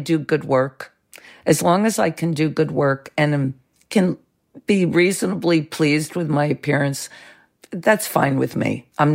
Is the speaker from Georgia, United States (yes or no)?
no; New Jersey, United States; I was sort of a hick. You know, I came from South Jersey.